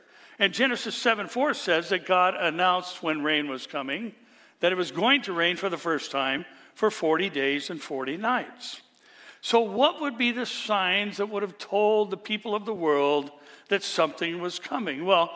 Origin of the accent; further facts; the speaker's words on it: California, United States; Remember, I'm from California. And we know what delusional and deceitful people in places of power can do.